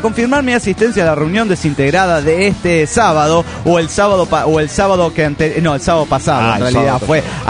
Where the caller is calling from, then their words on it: Tuxtla Gutiérrez, Chiapas, Mexico; de Tuzla, de Chiapas, México.